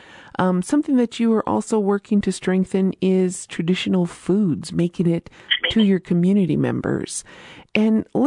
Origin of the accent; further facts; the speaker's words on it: Isleta Pueblo, New Mexico, United States; from Isleta Pueblo